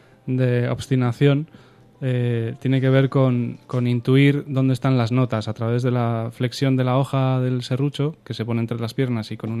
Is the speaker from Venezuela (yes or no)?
no; Galicia, Spain; also born or lived in Basque Country; Yo tocaba en aquel entonces en algunos proyectos de música en Galicia, porque yo soy vasco de nacimiento, pero adoptado en Galicia por parte paterna. O sea, que he estado media vida en un sitio y media en otra.